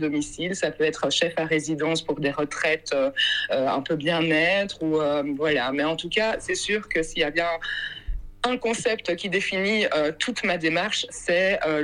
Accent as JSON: {"language": "French", "country": "Belgium", "lives_now": "Seyne, France", "said": "Et donc je suis belge d'origine. Me suis installée à Seine il y a maintenant 4 ans"}